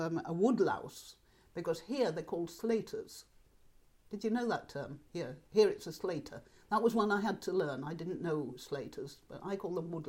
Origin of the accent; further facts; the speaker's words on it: southern England, United Kingdom; I don't use many dialect terms. And remember, you know, I was brought up in the South, but by Yorkshire parents. So I don't have any sort of dialect background.